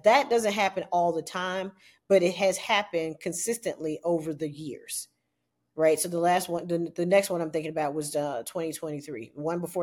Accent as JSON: {"language": "English", "region": "Virginia", "country": "United States", "tie": "born or raised there", "said": "particularly in my home state of Virginia, because we do not need more white supremacy here."}